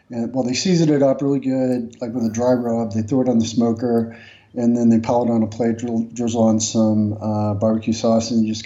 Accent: Beaumont, Texas, United States; Yeah, I grew up in Beaumont.

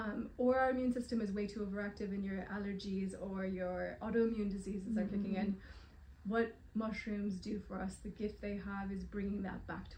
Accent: United States; guess, the American health system and the fear of kind of over-medicating children, which I really saw growing up in America.

